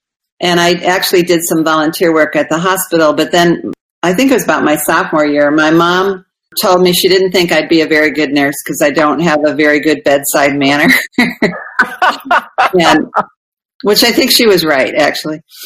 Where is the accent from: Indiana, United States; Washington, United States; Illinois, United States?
Illinois, United States; Naperville; I grew up in Naperville, Illinois, which is now it's a kind of upscale suburb of Chicago. But back then, it was still kind of a farm town that was becoming a suburb.